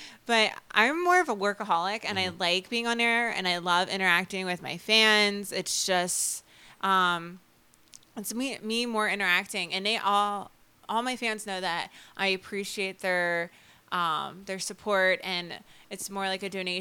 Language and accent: English; New Jersey, United States; moved away as an adult; Well, I am originally from New Jersey, South Jersey, by the way. I was born and raised there, and I moved to Florida about 3 years ago